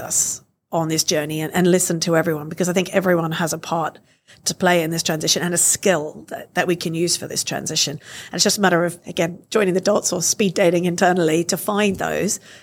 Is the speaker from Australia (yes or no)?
yes; Australia; So, for example, I'll take my home country, Australia.